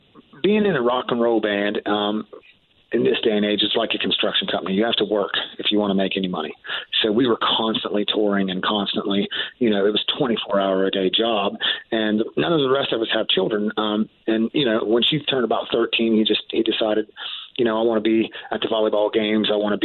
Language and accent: English; West Virginia, United States; now in Columbus, United States; Myself and Tommy, the drummer, we're from West Virginia, small town in West Virginia.